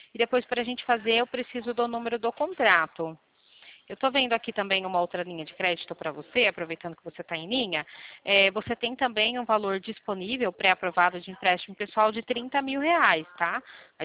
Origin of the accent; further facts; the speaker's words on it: Limeira, São Paulo, Brazil; Eu sou daqui de Limeira, do lado de Araras, aqui pertinho.